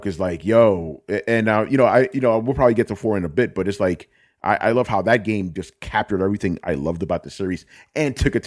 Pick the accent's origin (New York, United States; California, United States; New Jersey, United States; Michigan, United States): New York, United States; because I'm from New York too